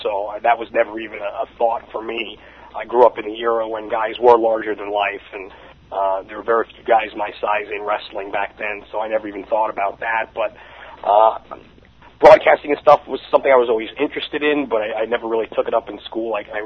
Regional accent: Astoria, New York, United States; moved away as an adult; now in Florida, United States; I was born in Queens. I grew up in Astoria and lived there until I was 23 and moved down to Florida after college. And I've been down in Florida ever since.

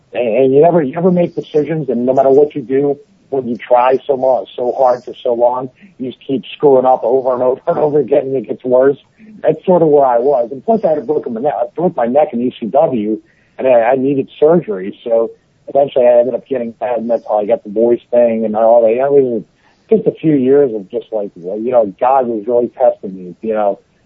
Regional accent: Philadelphia, Pennsylvania, United States; I'm 40 years old. I grew up in Philadelphia.

